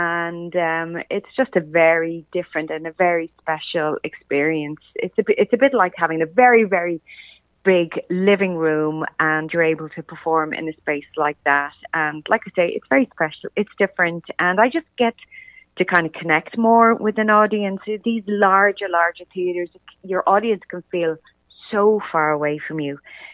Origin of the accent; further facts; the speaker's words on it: Dublin, Leinster, Ireland; I grew up in Ireland, Dublin, Ireland, and started singing from a fairly young age, from about 9 or 10.